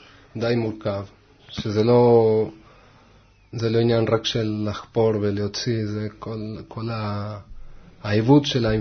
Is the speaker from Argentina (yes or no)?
yes; Rosario, Santa Fe, Argentina; Hebrew is a second language; now in Israel; אני ארגנטינאי, כן, מרוסריו.